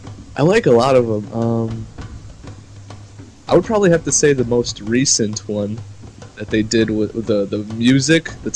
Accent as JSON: {"language": "English", "town": "Chicago", "region": "Illinois", "country": "United States", "tie": "born there", "said": "But I'm not from Poland. I wasn't born there. I was born here in Chicago."}